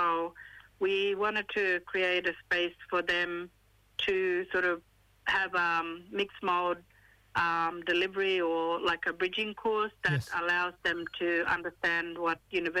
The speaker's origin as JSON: {"language": "English", "region": "Northern Territory", "country": "Australia", "said": "Yeah, so I'm from Northeast Arnhem Land, and my mob, the Yolngu mob, up here in Northern Territory."}